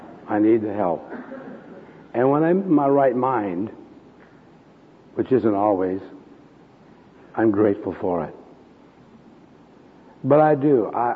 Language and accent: English; United States; I'm now 77, and I'm an American.